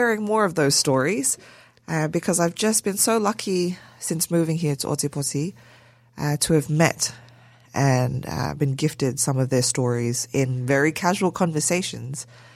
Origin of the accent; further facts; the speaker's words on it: Solomon Islands; also born or lived in Brisbane, Australia; now in Australia; I moved over from Brisbane, where I did all of my studies. Prior to that, I was raised in the Solomon Islands, and only moved over to Australia during a time called the ethnic tension, where we were forced to move because it was unsafe anymore.